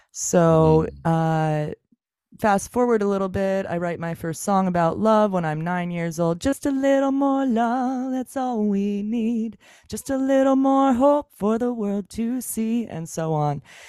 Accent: Oregon, United States; So I hail from Oregon, and there's a retreat center called Brighton Bush Hot Springs here

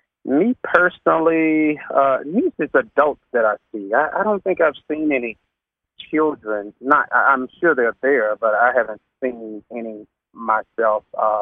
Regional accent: Atlanta, Georgia, United States; now in California, United States; of course. I'm actually originally from Atlanta, Georgia. I've been living here in California for about 18 years now

